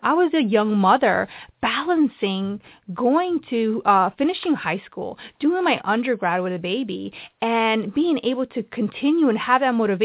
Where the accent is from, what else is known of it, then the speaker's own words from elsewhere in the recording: New Jersey, United States; Like, I was from New Jersey